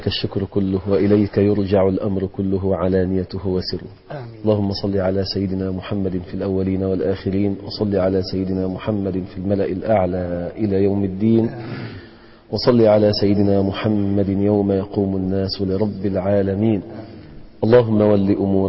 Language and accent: Arabic; Egypt